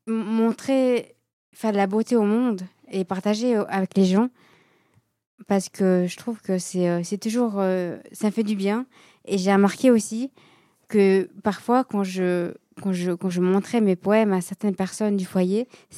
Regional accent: Réchy, Valais, Switzerland; En fait, à la base, je viens de Réchy.

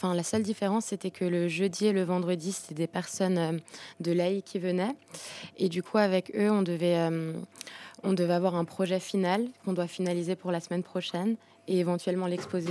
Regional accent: Crans-Montana, Valais, Switzerland; Alors moi, j'ai grandi à Crans-Montana. Donc, je suis moitié valaisanne et moitié arménienne, parce que ma mère est du coup arménienne d'Iran. Et voilà. Et ça fait 7 ans que je vivais à Paris, du coup, pour faire mes études.

